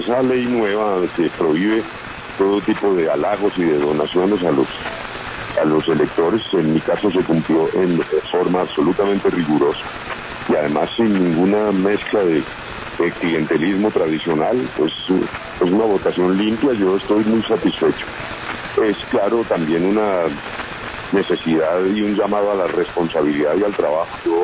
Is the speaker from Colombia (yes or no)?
yes; Colombia